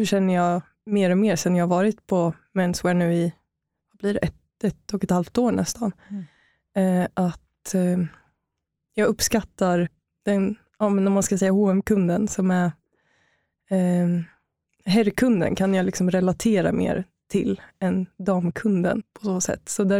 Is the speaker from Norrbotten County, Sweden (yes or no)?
no; Örebro, Örebro County, Sweden; also born or lived in Gothenburg; Jag växte upp i Örebro, men min pappa är från Göteborg. Sen flyttade jag själv till Göteborg och har bott där i stor del av mitt liv.